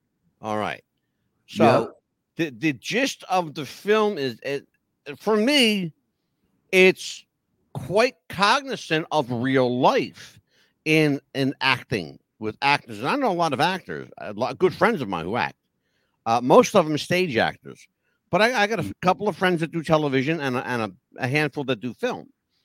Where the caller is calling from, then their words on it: New Jersey, United States; I'm in New Jersey. Mm-hmm. I'm not far from Atlantic City.